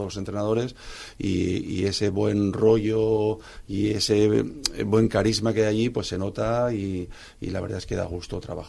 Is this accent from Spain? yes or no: yes; Calpe, Valencian Community, Spain; yo vengo de Calpe, el baloncesto en Calpe